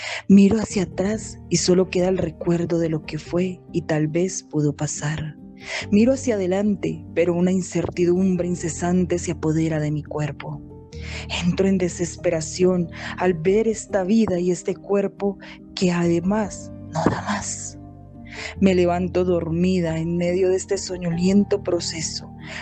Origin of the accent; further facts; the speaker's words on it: Cali, Valle del Cauca, Colombia; Soy una poeta de Cali, Colombia, y espero el día de hoy acompañarlos en este maravilloso programa.